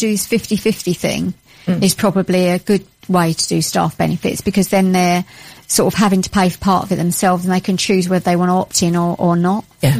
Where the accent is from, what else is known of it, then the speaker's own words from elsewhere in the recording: United Kingdom; I said to the company, I am not American, I'm British. Please start all of my emails with hello.